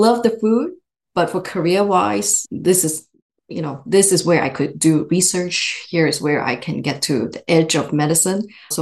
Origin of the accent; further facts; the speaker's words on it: Malaysia; I'm originally from Malaysia, and after finishing my medical school, actually, I trained in both Ireland and Malaysia.